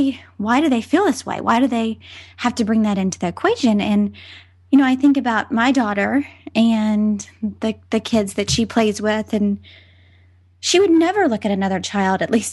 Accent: the South, United States; now in California, United States; I grew up in the South and now I live in California, which is, you know, a blue state.

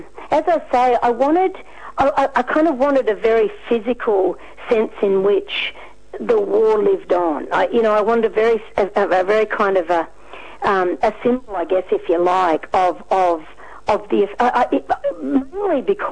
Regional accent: Australia; And I can say very proudly as an Australian that while our soldiers may have been court-martialed for cowardice or desertion

